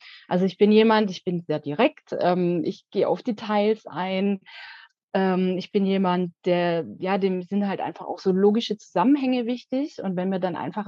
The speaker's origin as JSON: {"language": "German", "region": "Baden-Württemberg", "country": "Germany", "said": "Ich komme aus dem Schwabenland, ja."}